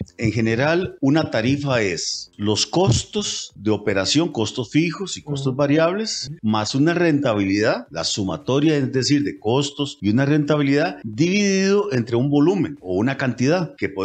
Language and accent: Spanish; Costa Rica; Y ese es el reto que como costarricenses tenemos